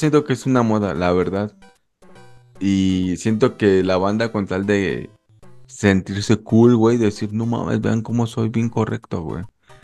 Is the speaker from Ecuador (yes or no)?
no; Oaxaca, Mexico; Como crecí, parte, más bien, mi adolescencia fue en Oaxaca